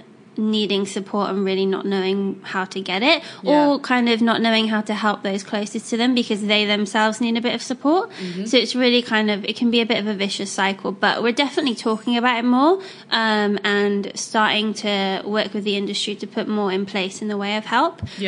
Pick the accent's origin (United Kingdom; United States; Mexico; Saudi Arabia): United Kingdom; England; I guess I'm English, so a bit slow.